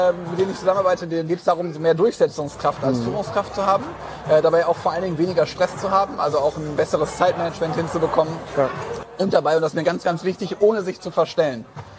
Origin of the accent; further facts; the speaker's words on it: Essen, North Rhine-Westphalia, Germany; Ich bin dreifacher Familienpapa und bin verheiratet und komme selber auch aus Essen.